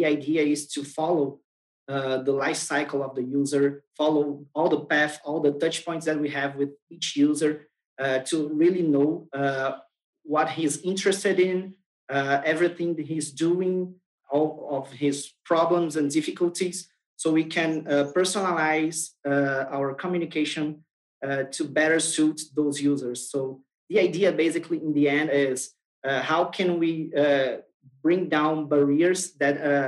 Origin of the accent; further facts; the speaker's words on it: Brazil; I'm from Brazil.